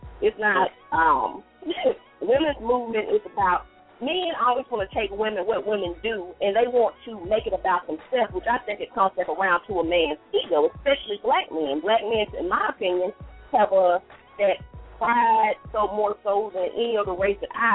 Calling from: Columbus, Ohio, United States; I'm calling from Columbus.

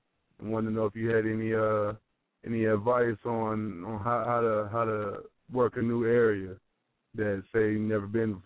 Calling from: Killeen, Texas, United States; I'm coming from Killeen, Texas, though.

